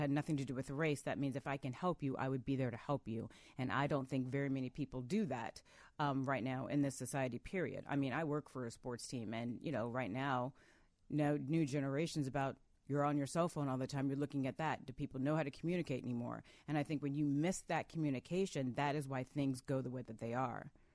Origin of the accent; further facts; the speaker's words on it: Paradise Valley, Arizona, United States; I'm from Paradise Valley, Arizona. Hello. Very Republican, very when are we going to the mall kind of state.